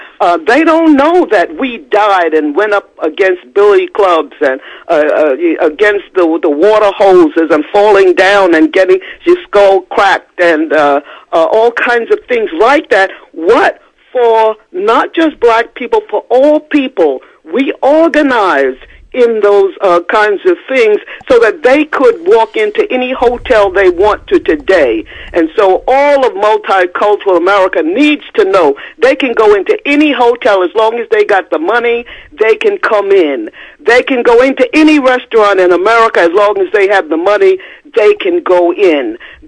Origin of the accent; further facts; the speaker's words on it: New York City, New York, United States; I was born in Harlem Hospital and raised in Harlem on 115th Street between Lenox and Fifth Avenue